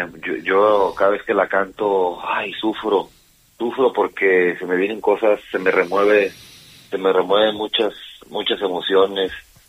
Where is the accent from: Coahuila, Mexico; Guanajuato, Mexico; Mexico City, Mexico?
Coahuila, Mexico; Torreón; born there; Fue una persona allá donde nací, en Torreón, Coahuila